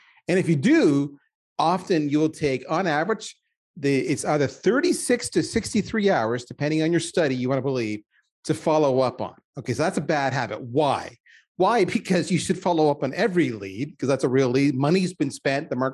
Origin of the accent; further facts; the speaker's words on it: Canada; And by the way, if you heard the way I said out there, yes, I am Canadian.